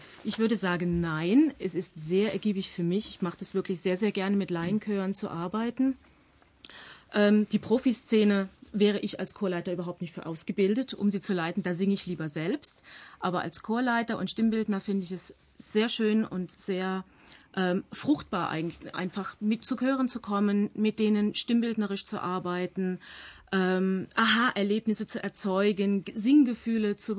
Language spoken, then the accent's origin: German; Alzenau, Bavaria, Germany; in der Stadt, wo ich herkomme, in Alzenau.